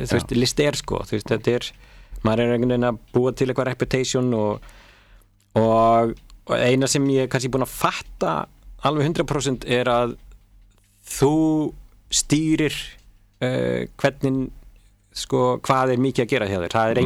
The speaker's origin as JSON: {"language": "Icelandic", "town": "Akureyri", "region": "Northeastern Region", "country": "Iceland", "said": "því að ég kem frá Akureyri"}